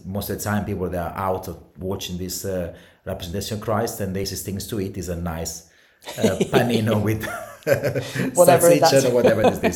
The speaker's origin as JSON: {"language": "English", "town": "Sezze", "region": "Lazio", "country": "Italy", "second_language": "English", "said": "So, I'm from Lazio region, and specifically from Sezze Romano, a town more or less an hour south of Rome."}